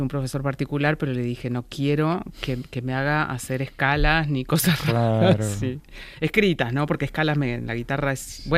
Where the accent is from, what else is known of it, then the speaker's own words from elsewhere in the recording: Junín, Buenos Aires Province, Argentina; now in Buenos Aires, Argentina; cuando me mudé de mi pueblo de Junín a Buenos Aires, yo tomé clases hasta los 17, 18 años.